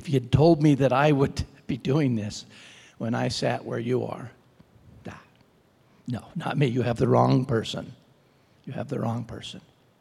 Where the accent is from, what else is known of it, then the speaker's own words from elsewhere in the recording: Preston, Idaho, United States; I grew up in Preston, Idaho, a little farming community. I grew up outside of town and on a farm